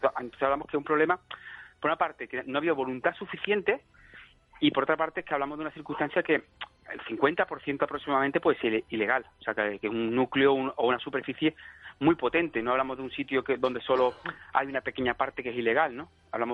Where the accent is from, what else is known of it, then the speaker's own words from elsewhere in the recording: Spain; yo como ciudadano español y europeo cumplo toda la normativa.